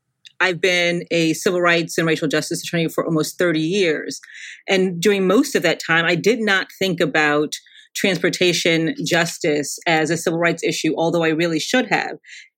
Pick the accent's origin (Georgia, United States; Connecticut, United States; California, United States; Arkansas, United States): Connecticut, United States; And I grew up in Connecticut, one of the richest states in the country, but deep poverty, deep inequality, deep segregation.